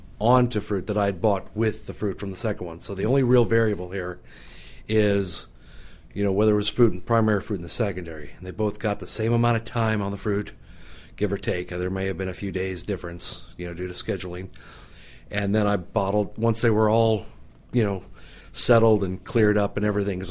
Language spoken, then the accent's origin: English; Kansas City, United States; now in Seattle, United States; I'm a local guy right here in Seattle. I live right across the lake in Madrona. I'm originally from Kansas City, though.